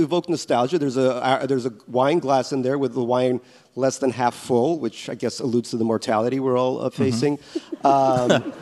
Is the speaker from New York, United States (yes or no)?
yes; Ellenville, New York, United States; English is a second language; when I was growing up in America, I didn't speak English real good. But we had, and kids always bullied me for being a Soviet kid.